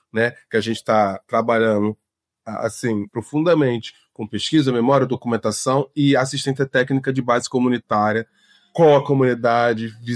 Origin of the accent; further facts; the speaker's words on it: Rio de Janeiro, Brazil; né, tenho 44 anos e sou cria aqui do Complexo Alemão, né?